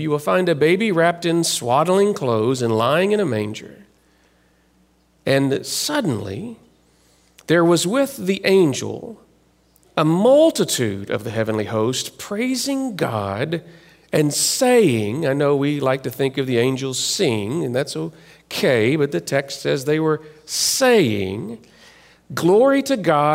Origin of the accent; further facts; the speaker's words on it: Deep South, United States; I grew up in the Deep South, and in the Deep South, being a Baptist Protestant, we did not do a Christmas Eve service.